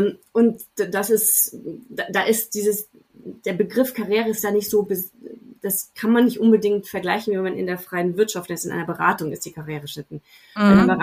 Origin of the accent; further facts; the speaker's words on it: Germany; Und das war mir als Deutsche doch sehr fremd.